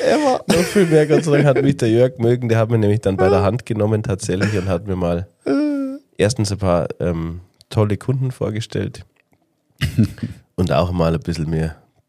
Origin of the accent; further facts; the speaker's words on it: Bavaria, Germany; und das noch als Bayer. Das war schon mal mein erster Trumpf, muss ich ganz ehrlich sagen, weil uns Bayern mag man fast überall.